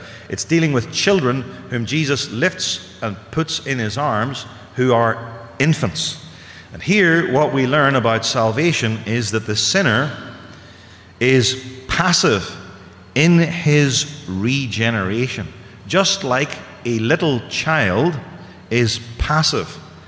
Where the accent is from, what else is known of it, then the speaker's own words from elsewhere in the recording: United Kingdom; I come from the United Kingdom, so I ask for your forgiveness for my lapse of speech.